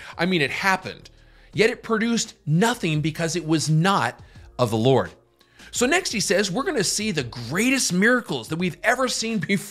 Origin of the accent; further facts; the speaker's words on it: Washington, United States; there's a false teacher from my home state of Washington.